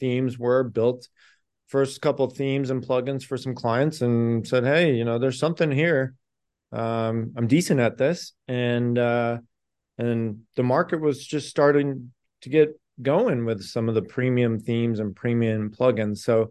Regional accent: San Diego, California, United States; like you introduced me as, and I'm from San Diego, California.

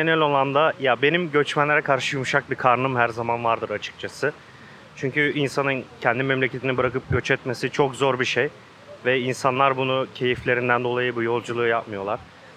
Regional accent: Aydın, Turkey; moved away as an adult; now in Ankara, Turkey; Aydınlıyım normalde.

